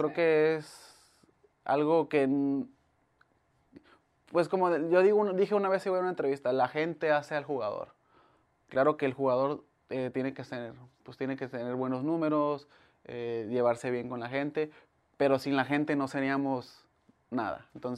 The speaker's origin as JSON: {"language": "Spanish", "region": "Tabasco", "country": "Mexico", "tie": "born or raised there", "also_born_or_lived": "Córdoba, Veracruz", "said": "yo soy nativo, yo nací en Córdoba, pero mi vida beisbolera y, bueno, me mudé muy chico a Tabasco."}